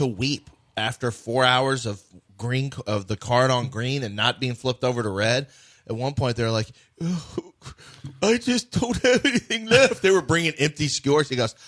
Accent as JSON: {"language": "English", "country": "Nigeria", "said": "We want you to do your, because we're Nigerian with the Nigerian dad."}